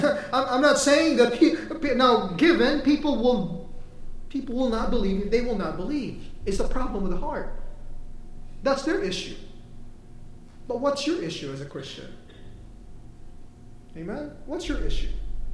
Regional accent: Philippines; Asian cultures are worse, too. I can say that as a Filipino.

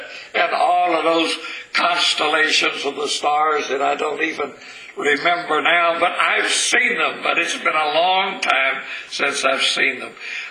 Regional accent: Texas, United States; But I can remember back when I was a boy growing up in East Texas.

